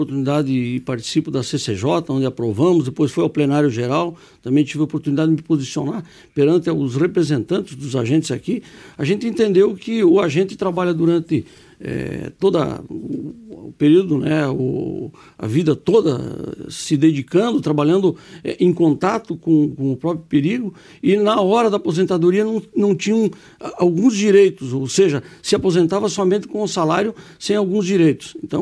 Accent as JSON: {"language": "Portuguese", "town": "Chapecó", "region": "Santa Catarina", "country": "Brazil", "tie": "born or raised there", "lives_now": "Curitibanos, Brazil", "said": "eu moro na cidade de Curitibanos há 35 anos, sou natural da cidade de Chapecó, mas já fui reconhecido como cidadão curitibanense"}